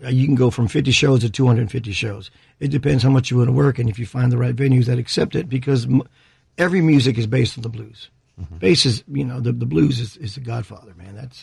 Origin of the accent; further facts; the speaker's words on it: Texas, United States; But I'm from Texas, and we kind of put everything on the plate.